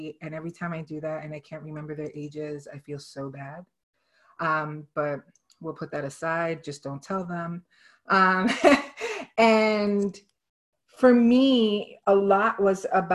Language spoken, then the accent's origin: English; Brooklyn, New York, United States; born there; I identify as a Puerto Rican Jew, and actually a New Eurekan, because I was born in Brooklyn, and I was primarily raised in Puerto Rican culture.